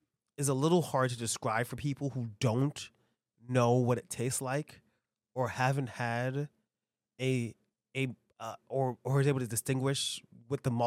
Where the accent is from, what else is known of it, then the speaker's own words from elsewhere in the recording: Brooklyn, New York, United States; I'm from Brooklyn. At least I'm not a fucking transplant.